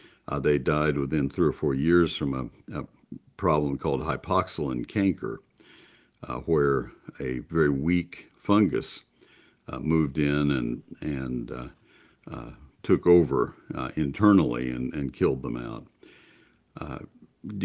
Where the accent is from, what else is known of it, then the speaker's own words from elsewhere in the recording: College Station, Texas, United States; I grew up in College Station, and I watched those post oaks.